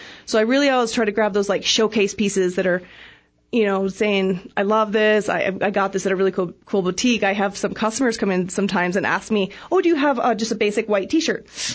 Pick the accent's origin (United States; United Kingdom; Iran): United States; Prescott, Arizona; I'm from Prescott, so I played downtown when I was little, and now I work downtown as an adult.